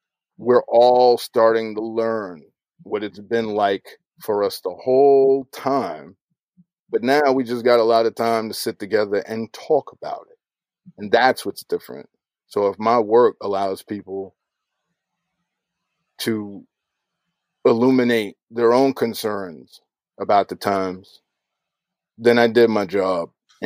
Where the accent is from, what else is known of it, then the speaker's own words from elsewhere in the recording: Chicago, Illinois, United States; When I was growing up in the Shy, trying to be a smart kid, going through tough neighborhoods to get to the smart kid school